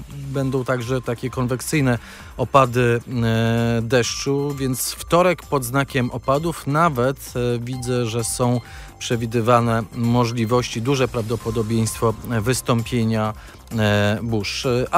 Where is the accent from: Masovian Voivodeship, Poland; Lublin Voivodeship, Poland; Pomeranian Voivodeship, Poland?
Pomeranian Voivodeship, Poland; Gdańsk; Jako gdańszczanin czuję się bardziej otwarty na wszystkie nowości.